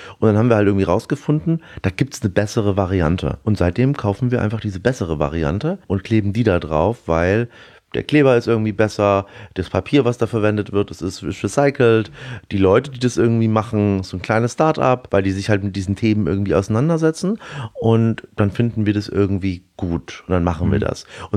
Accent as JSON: {"language": "German", "town": "Erlangen", "region": "Bavaria", "country": "Germany", "tie": "born or raised there", "said": "meine Eltern sind mit mir vor der Wende rüber und haben dann irgendwann 91 in Erlangen oder in Erlangen-Dexendorf bei Nürnberg die Seba-Stuben übernommen. Und so bin ich eigentlich im Restaurant groß geworden"}